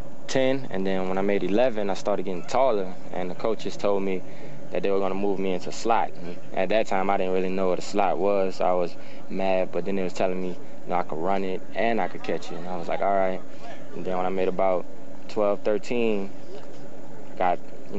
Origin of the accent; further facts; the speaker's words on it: New Orleans, Louisiana, United States; I mean, I grew up in New Orleans, so I'm a big Saints fan, yeah.